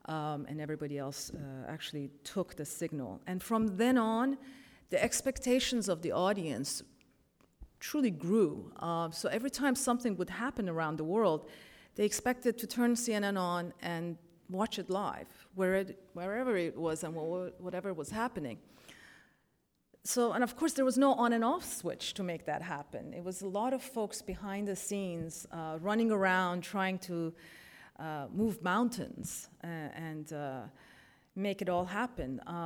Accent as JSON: {"language": "English", "country": "Iran", "tie": "born or raised there", "moved": "yes", "said": "I'm originally, I was born in Iran, I was raised in Iran, and left just before the 1979 revolution."}